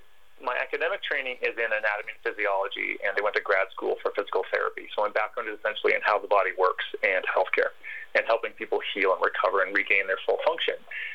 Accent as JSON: {"language": "English", "region": "Ontario", "country": "Canada", "tie": "born or raised there", "said": "So I grew up in my early childhood years in a very unconventional way. I'm Canadian. We lived in Ontario. But we lived in a 100-year-old original homestead, which was essentially a very small log cabin with no electricity and no running water."}